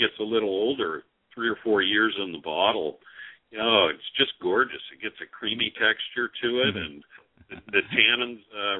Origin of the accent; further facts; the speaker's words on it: California, United States; Yeah, I grew up down in the Bay Area, San Francisco area.